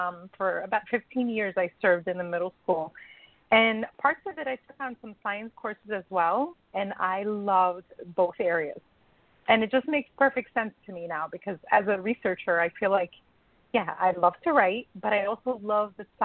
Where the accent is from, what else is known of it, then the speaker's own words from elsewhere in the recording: New Jersey, United States; Yeah. I mean, 42 years I've been in the same state, same county.